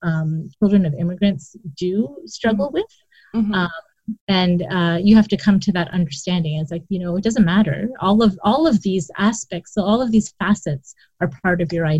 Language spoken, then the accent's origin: English; Kingston, Ontario, Canada; so I was born and raised in Canada, in Kingston, actually. My parents came from Bangladesh. But so the way that my parents' generation raised us is that we are Canadian. We are Muslim by faith